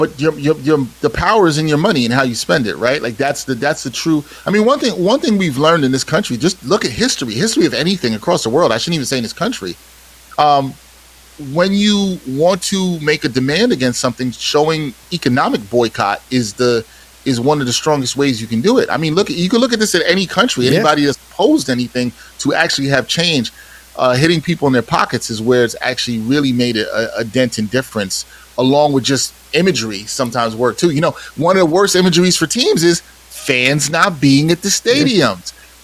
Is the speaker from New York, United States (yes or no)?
yes; New York, United States; And one of the things I love about being a New Yorker and supporting the New York teams is that if you're not good, we're going to let you know about it.